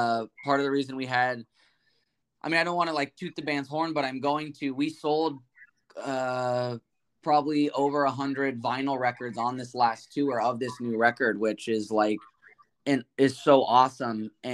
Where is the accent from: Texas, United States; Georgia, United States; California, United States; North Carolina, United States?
California, United States; We're both, like I said, we're both from California.